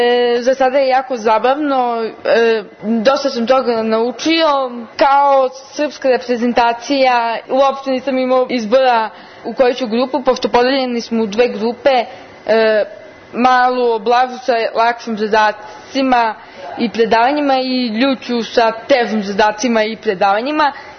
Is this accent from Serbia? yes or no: yes; Sombor, Vojvodina, Serbia; dolazim iz Sombora, iz osnovne škole Dositej Obradović.